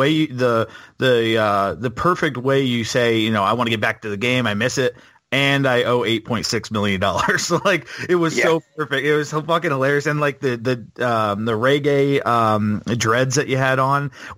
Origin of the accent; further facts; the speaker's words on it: Wellington, Florida, United States; I'm from Wellington, West Palm Beach.